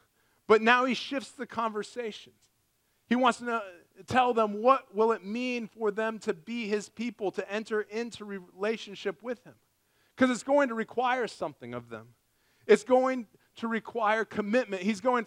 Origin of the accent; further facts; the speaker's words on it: Nebraska, United States; I'm a good guy. I'm from Nebraska, you know.